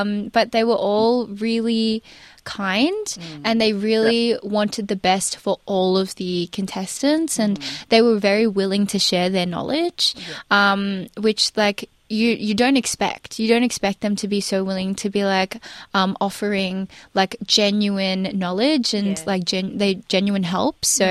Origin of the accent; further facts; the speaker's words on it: Australia; I feel so strongly about my Filipino heritage. You know, I grew up in Australia